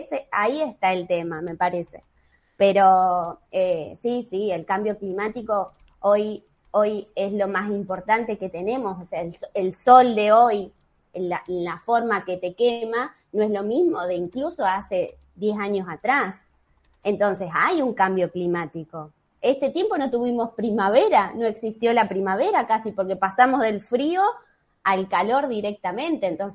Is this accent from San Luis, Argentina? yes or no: no; San Nicolás de los Arroyos, Buenos Aires Province, Argentina; nací acá en San Nicolás, En mi familia también es de acá, de la ciudad. Mis abuelos vinieron de Entre Ríos, mis abuelos paternos